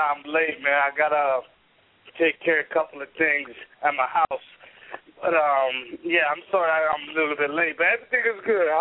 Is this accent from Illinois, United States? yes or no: no; Brooklyn, New York, United States; this show is going to be in Brooklyn, New York, my hometown, a city that I really love.